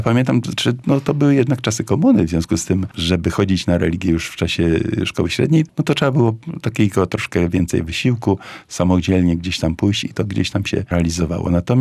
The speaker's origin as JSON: {"language": "Polish", "region": "Warmian-Masurian Voivodeship", "country": "Poland", "said": "ja pochodzę z takiej wsi niedaleko tutaj Elbląga"}